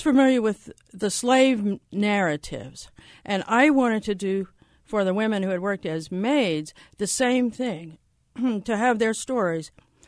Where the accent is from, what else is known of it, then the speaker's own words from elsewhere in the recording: New Orleans, Louisiana, United States; I grew up in New Orleans, and I lived in a neighborhood where the white people in that neighborhood, they all had maids.